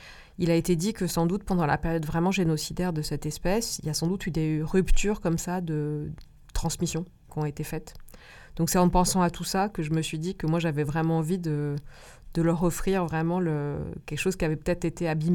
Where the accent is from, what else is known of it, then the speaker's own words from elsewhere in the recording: Corsica, France; Moi, je suis née en 76 en Corse. Et au village, franchement, jusqu'au milieu des années 80, franchement, c'était le 19e siècle.